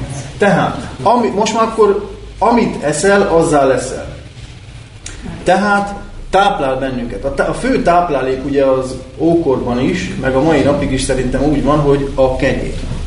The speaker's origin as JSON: {"language": "Hungarian", "town": "Füzesabony", "region": "Heves", "country": "Hungary", "tie": "born or raised there", "said": "én mondjuk füzesabonyban nőttem föl"}